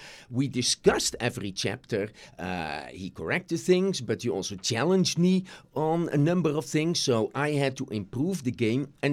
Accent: Netherlands; English is a second language; I come from the Netherlands originally.

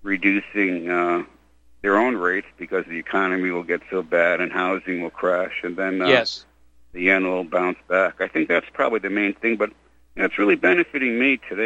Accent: New York, United States; which is something that I've seen growing up in New York, you know, as a kid

